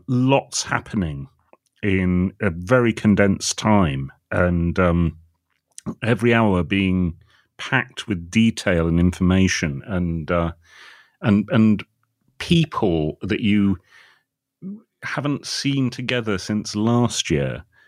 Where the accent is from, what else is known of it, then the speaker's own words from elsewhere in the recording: South West England, United Kingdom; accent: West Country; And I have him talking with, what's actually my natural accent? This, which is a pirate accent, really, because this is where pirates come from.